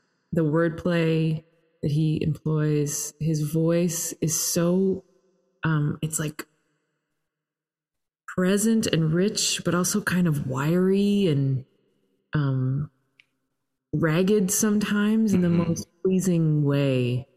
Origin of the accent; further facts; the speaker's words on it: Toronto, Ontario, Canada; I'm Canadian and grew up in Toronto.